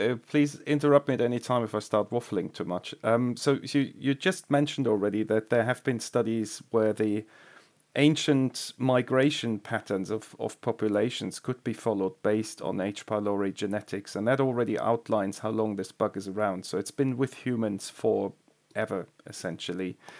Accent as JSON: {"language": "English", "country": "Germany", "tie": "born or raised there", "second_language": "English", "moved": "as an adult", "lives_now": "Oxford, United Kingdom", "said": "I'm originally from Germany, so I grew up there and had also my main training there. But then I came to the UK now 12 years ago, first to Cambridge, and now I work as a consultant gastroenterologist in Oxford."}